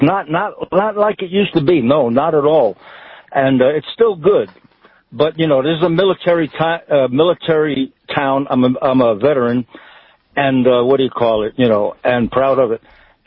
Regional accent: New York, United States; moved away as an adult; now in Colorado Springs, United States; I'm originally from New York, you know, and I moved out here to Colorado Springs 13 years ago, and it was a conservative stronghold.

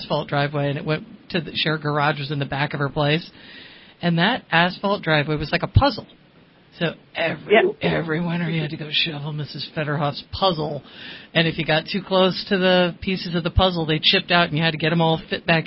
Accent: Connecticut, United States; it's funny because I grew up in Connecticut. And we did a lot of shoveling because, you know, we were the Irish Catholic kids, so we didn't have snowblowers.

